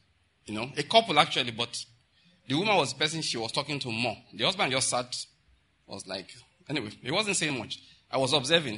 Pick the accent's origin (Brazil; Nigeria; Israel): Nigeria; Ondo; I grew up in Ondo State